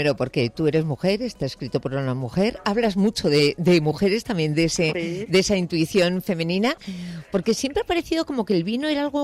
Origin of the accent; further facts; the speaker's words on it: Basque Country, Spain; Es que yo soy vasca